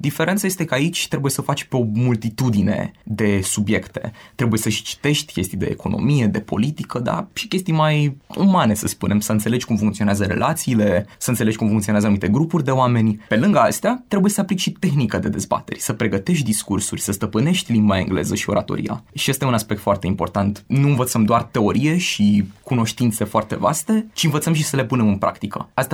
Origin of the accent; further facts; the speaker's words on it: Cluj, Cluj County, Romania; și evident noi din Cluj